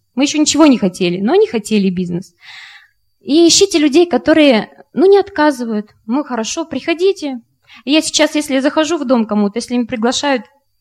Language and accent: Russian; Tatarstan, Russia; я из Татарстана, у нас принято, что если человек приходит в дом, обязательно, чтобы было что-то вкусненькое.